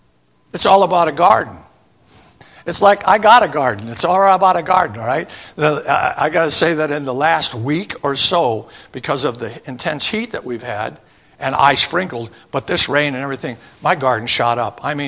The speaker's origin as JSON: {"language": "English", "region": "Indiana", "country": "United States", "tie": "born there", "said": "I was born in Indiana. I expect I'll die in Indiana. I don't want to leave Indiana. I like it."}